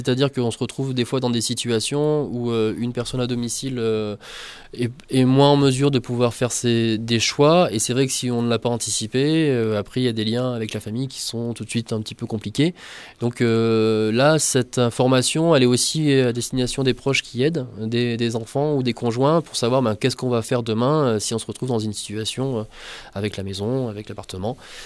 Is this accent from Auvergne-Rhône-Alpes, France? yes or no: yes; Auvergne-Rhône-Alpes, France; dans une maison de retraite chez moi en Ardèche